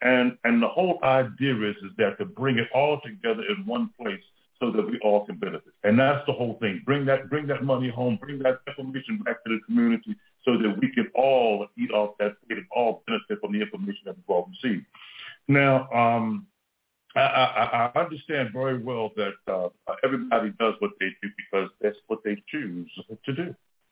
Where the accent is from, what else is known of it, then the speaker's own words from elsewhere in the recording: Baltimore, Maryland, United States; I grew up in Baltimore, and I grew up like most of us.